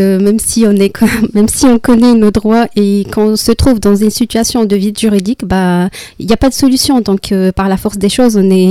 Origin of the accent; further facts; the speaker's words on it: Morocco; moved away as an adult; now in France; je viens du Maroc, je suis rentrée en France en 2007, suivant mon mari bien sûr, parce que ça se passe comme ça. En fait, je me suis mariée au Maroc et après j'ai suivi mon mari ici, en France